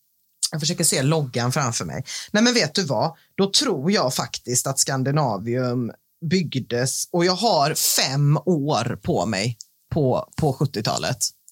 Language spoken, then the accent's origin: Swedish; Gothenburg, Västra Götaland County, Sweden; det är väldigt sällan någon förutom jag är göteborgare.